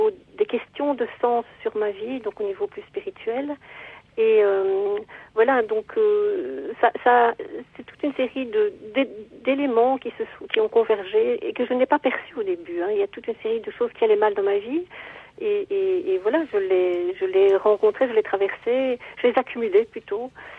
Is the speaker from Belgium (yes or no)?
yes; Belgium; Donc c'est un réalisateur chez nous en Belgique